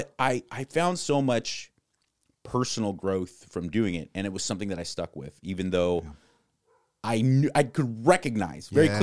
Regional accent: Berkeley, California, United States; You know, I grew up in Berkeley, so I'm a registered Democrat

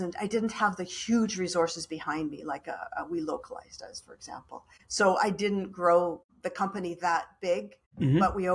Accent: Canada; And I'm lucky that I'm Canadian

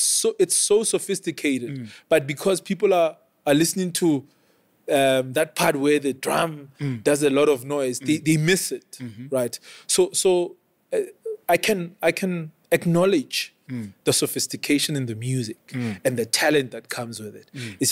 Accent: Free State, South Africa; And how we grew up in the Free State, we used to run, right?

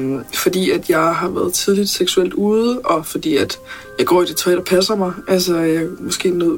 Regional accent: Skive, Central Denmark Region, Denmark; Altså her, hvor jeg kommer fra i Skive

